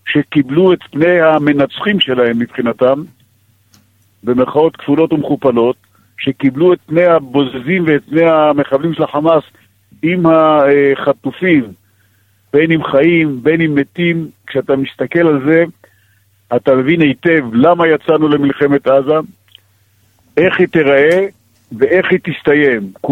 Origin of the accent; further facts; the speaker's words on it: Ashkelon, Southern District, Israel; אני נולדתי באשקלון, גדלתי כל חיי באשקלון, ונמצא באשקלון עכשיו.